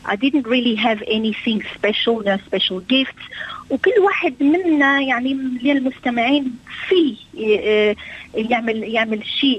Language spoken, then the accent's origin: Arabic; Syria; now in Australia; انا من سوريا